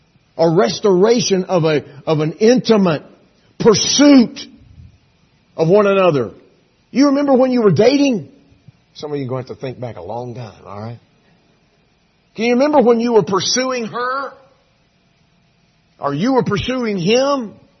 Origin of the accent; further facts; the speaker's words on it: Texas, United States; When we grow up in Texas, you're just taught, always be, I hate to use the word proud, but always be proud that you're from Texas and feel sorry for those who aren't.